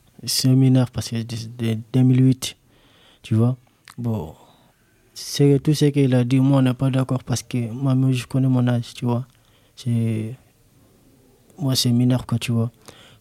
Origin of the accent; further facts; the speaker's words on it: Mali; moved away as an adult; now in France; Je viens du Mali le 7 septembre 2023. Tu vois. Bon, j'arrive en France.